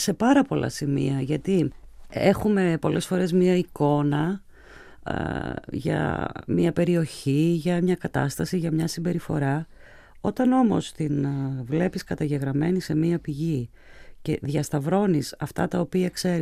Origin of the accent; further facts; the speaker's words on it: Meliti, Western Macedonia, Greece; παρότι κατάγομαι από τη Φλόρινα, από τη Μελίτη, μεγάλωσα εκεί, έχω βιώματα